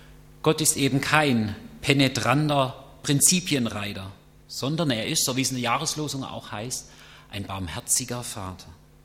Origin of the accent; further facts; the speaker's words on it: Baden-Württemberg, Germany; ich als Schwabe muss nach Baden und irgendwo da arbeiten.